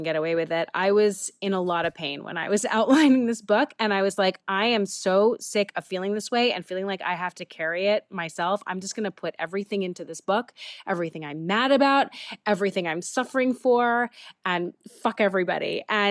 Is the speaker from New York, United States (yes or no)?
yes; New York City, New York, United States; and I grew up in New York City in the 90s, so that was really fun to write.